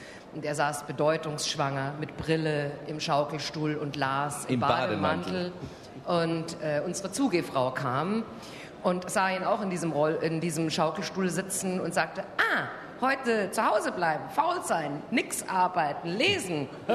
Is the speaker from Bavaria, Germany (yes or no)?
yes; Munich, Bavaria, Germany; Es war 1986, ich lebte in Berlin, ich bin also aus München geflohen. … war etwas lästig in den 80ern. Und habe meine Eltern in München besucht